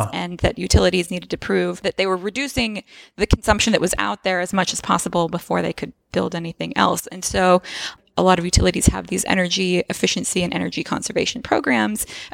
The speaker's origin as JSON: {"language": "English", "region": "Alabama", "country": "United States", "tie": "born or raised there", "said": "I'd never heard it before growing up in Alabama."}